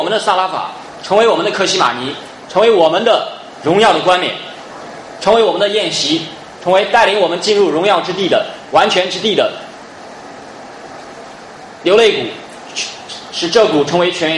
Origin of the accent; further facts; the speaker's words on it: Henan, China; accent: Henan; 最后理的像我们河南话说的那个头发像狗啃的一样